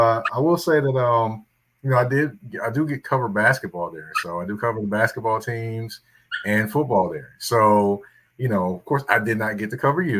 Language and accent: English; Nashville, Tennessee, United States; I grew up in Nashville, and when TSU is successful and things are going on, you know about it in Nashville as a native Nashvillian.